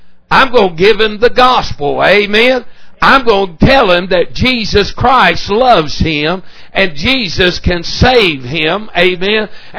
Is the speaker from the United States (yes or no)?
yes; North Carolina, United States; Stuff I was raised on in North Carolina.